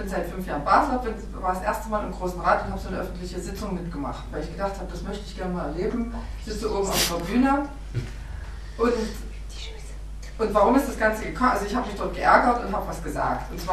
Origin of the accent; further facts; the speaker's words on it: Germany; Ja, ich komme auch aus der DDR.